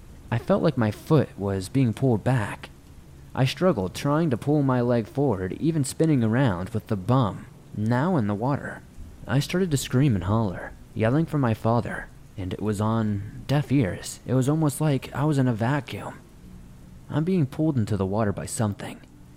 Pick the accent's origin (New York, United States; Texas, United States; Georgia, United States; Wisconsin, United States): New York, United States; I was not too familiar with the area since I'm from New York, and I did not realize how ghetto the neighborhood really is.